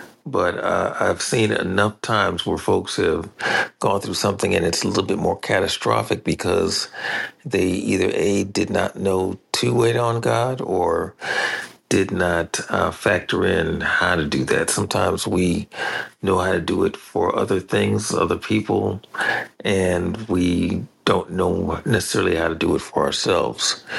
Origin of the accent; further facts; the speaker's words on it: Tacoma, Washington, United States; I am hailing from Tacoma, Washington.